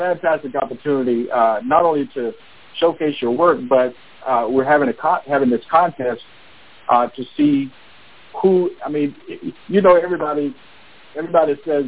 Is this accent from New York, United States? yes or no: no; Florida, United States; moved away as an adult; now in Texas, United States; I'm originally from Florida, but I'm retired military, and I moved out to Texas. Been out there for 25 years